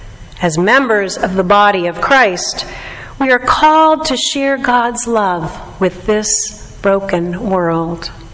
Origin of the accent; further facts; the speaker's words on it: Vista, California, United States; when I go home to my hometown of Vista, where I grew up